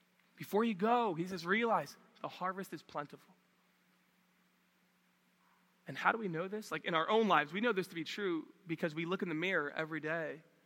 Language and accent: English; New York City, New York, United States; And I'm like coming from New York City.